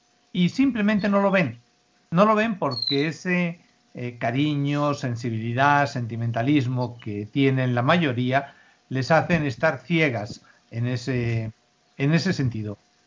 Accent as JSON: {"language": "Spanish", "country": "Spain", "lives_now": "Mexico", "said": "como yo, como pues vivo en México, pero soy español, y tengo una educación, pues digamos de allá"}